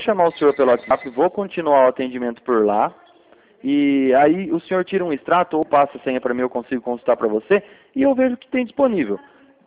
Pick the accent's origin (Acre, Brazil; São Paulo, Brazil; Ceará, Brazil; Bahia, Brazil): São Paulo, Brazil; Cordeirópolis; Eu sou de Cordeirópolis